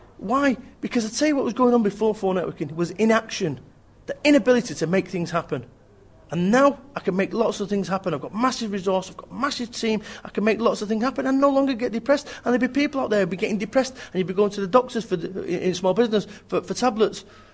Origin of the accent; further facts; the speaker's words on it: Manchester, North West England, United Kingdom; because I'm 16 stone 8 and I'm from Manchester and I've got a shaved head